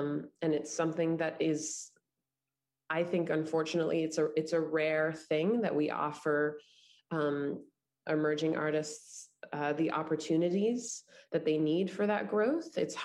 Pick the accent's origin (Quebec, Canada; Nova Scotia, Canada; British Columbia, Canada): Quebec, Canada; Montreal; And although we're both from Montreal and I went to NTS and stayed in Montreal and then moved to Toronto